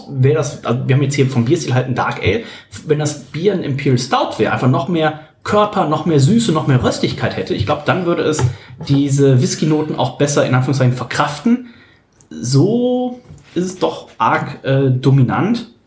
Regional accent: Hamburg, Germany; Hier bei uns in Hamburg, auch in einer super schönen Location unten am Fischmarkt.

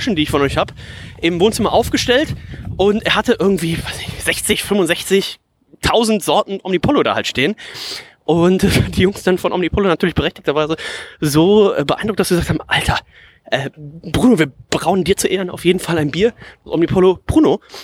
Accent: Hamburg, Germany; gerade für mich als Hamburger, sage ich jetzt mal

